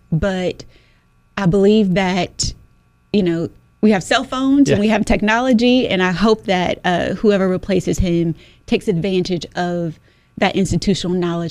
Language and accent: English; North Carolina, United States; being born and raised in Eastern NC, I know what it's like to sweep flood water out of my living room.